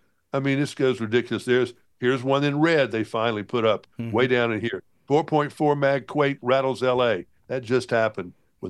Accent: Alabama, United States; The fact that Alabama can't get a lottery passed, we're one of the few states in the country, my home state, that can't get a lottery passed.

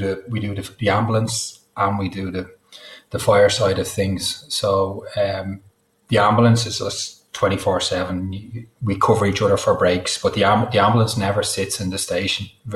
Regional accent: Dublin, Leinster, Ireland; now in Wicklow, Ireland; But I'm in a place called Wicklow. I'm from Dublin, and I work for the Dublin Fire Brigade, but I'm in a place just outside Dublin. We moved out here about 5 years ago.

